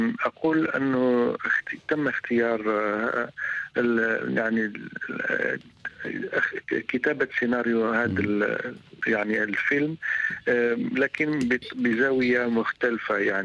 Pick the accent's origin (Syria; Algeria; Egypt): Algeria; يعني كوني كمخرج جزائري